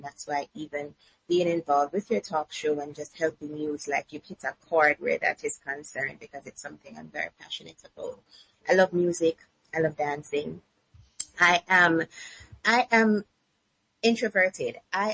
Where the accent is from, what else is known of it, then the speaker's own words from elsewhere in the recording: Jamaica; I am from Jamaica. I currently reside in Jamaica. I was born and raised in Jamaica.